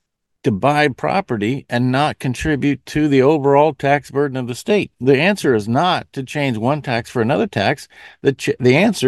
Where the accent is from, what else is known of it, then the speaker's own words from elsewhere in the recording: Nebraska, United States; including my home state, North Dakota, my home state of Nebraska